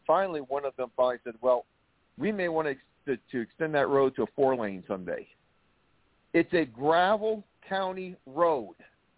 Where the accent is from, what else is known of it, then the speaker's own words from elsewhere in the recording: Louisiana, United States; moved away as an adult; now in Minnesota, United States; I retired up here to Western Minnesota in 2018. Originally, I'm from Louisiana, but my wife is from here